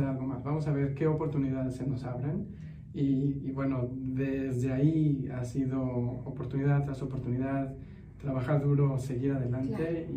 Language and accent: Spanish; Mexico City, Mexico; Yo soy del DF, de México, el Distrito Federal.